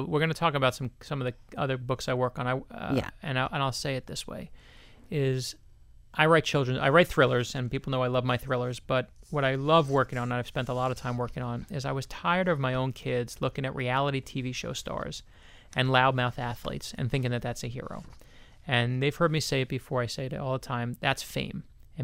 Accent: Florida, United States; here I am in Florida, in my home state.

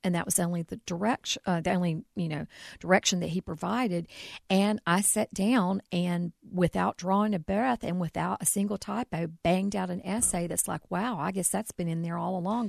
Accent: Boone, United States; when I was growing up in Boone, we had two sisters.

